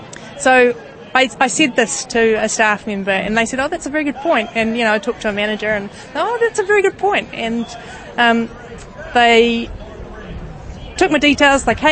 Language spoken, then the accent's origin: English; Newtown, Wellington, New Zealand; I grew up in Newtown, and I went to Newtown School, and I went to South Wellington Intermediate